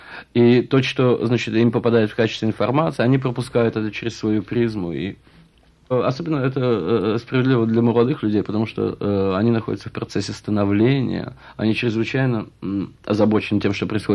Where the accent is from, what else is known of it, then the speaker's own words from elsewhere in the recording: Russia; ясно, что я из России